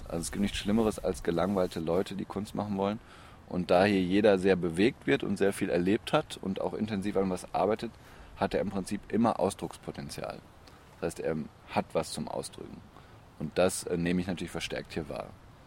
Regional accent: Witten, North Rhine-Westphalia, Germany; ich komme direkt aus Witten.

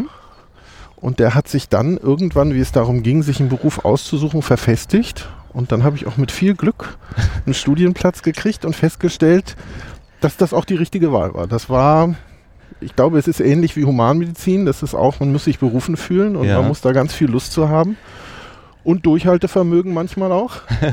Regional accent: Hamburg, Germany; also born or lived in Kiel; Und bin dann groß geworden in Hamburg. Das hat viel geprägt, unter anderem glaube ich auch noch ein bisschen die Sprache.

